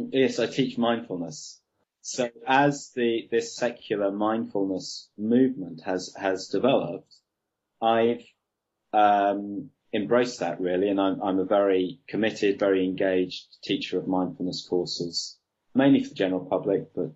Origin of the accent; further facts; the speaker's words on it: Croydon, London, United Kingdom; born there; So I was born in South London, Croydon. I had a Reformed Jewish upbringing.